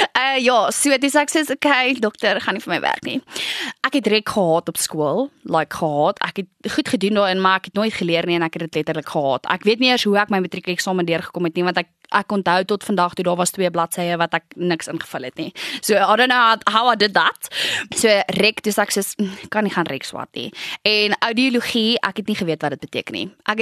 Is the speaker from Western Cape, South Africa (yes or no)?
no; Modimolle, Limpopo, South Africa; ek het in Nylstroom groot geword en Warmbad is soos Bella Bella, Modi Molly en Bella Bella. Dit is so 20 minute uit mekaar uit, maar my sangafrigting was in Warmbad gewees en ons het in Nylstroom op 'n plaas actually geblei